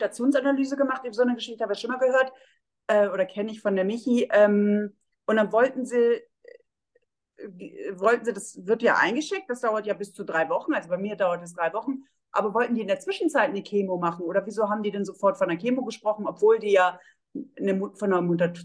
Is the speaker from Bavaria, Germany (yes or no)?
no; Oldenburg, Lower Saxony, Germany; ich bin ja eigentlich auch eine Norddeutsche. Ich komme aus Oldenburg.